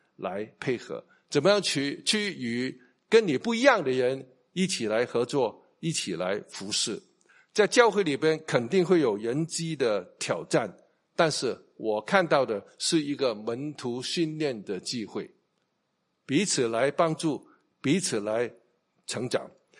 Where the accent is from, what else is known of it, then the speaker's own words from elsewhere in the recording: Hong Kong; 因为我是香港人，对不对？